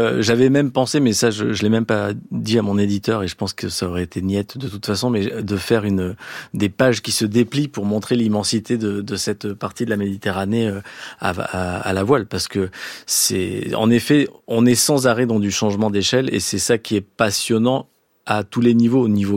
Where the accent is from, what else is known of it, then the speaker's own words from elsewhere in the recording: Lévance, Auvergne-Rhône-Alpes, France; c'est le village où j'ai grandi, Lévance pour ne pas le citer, dans le sud d'Ardèche. Qui est aux confins du Gard et de la Lozère aussi.